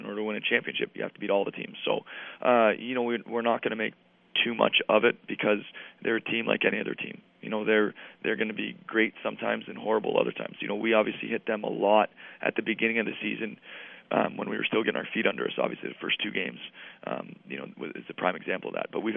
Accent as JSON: {"language": "English", "region": "New England", "country": "United States", "said": "You know, I'm from New England, so I did a lot of homework on him."}